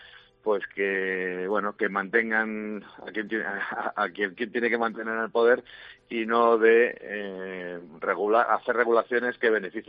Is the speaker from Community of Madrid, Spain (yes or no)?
yes; Madrid, Community of Madrid, Spain; Soy de Madrid, sí.